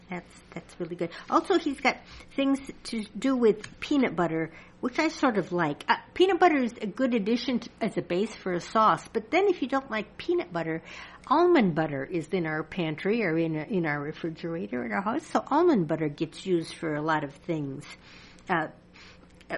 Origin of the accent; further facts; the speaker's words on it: Wisconsin, United States; Now, see, that's something I had to learn about because I grew up in Wisconsin.